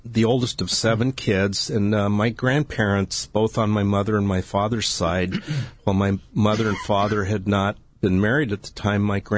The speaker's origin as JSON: {"language": "English", "town": "Billings", "region": "Montana", "country": "United States", "tie": "born there", "said": "I was born in Billings, Montana, because my grandparents, while they were working in Texas, received a promotion on my mother's side to move to Montana to work at the Great Northern Pacific Railroad."}